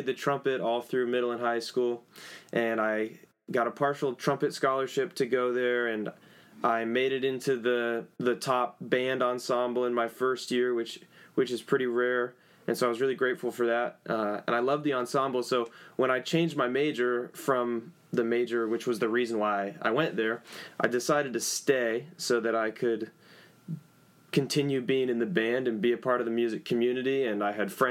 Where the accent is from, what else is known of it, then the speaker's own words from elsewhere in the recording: Bellingham, Washington, United States; I grew up, born and raised in Bellingham, Washington, which is about 20 miles south of the Canadian border